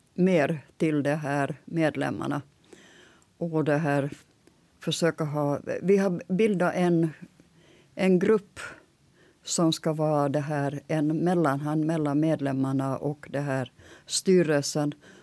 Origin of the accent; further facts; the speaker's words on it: Espoo, Uusimaa, Finland; now in Sweden; Jag kommer från Finland, från svenskspråkiga trakten som heter Esbo. På den tiden jag var barn så då var det svenskspråkigt, men nu är det finskt. Jag har ju varit tvungen att lära mig finska